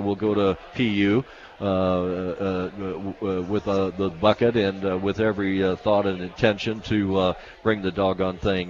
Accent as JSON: {"language": "English", "town": "Indianapolis", "region": "Indiana", "country": "United States", "tie": "born or raised there", "said": "but we're both really from Indianapolis natives."}